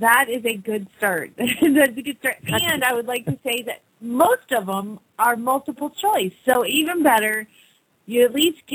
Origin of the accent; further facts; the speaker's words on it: Phoenix, Arizona, United States; from Phoenix, Arizona